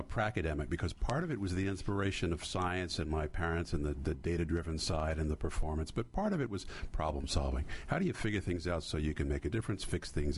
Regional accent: Silver Spring, Maryland, United States; I'm actually from Silver Spring, just across the river, but I've been away for most of the last 35 years.

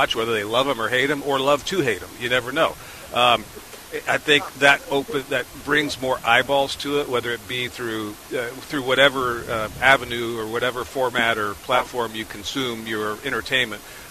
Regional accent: Las Vegas, Nevada, United States; a friend of mine who I knew his parents growing up in Vegas.

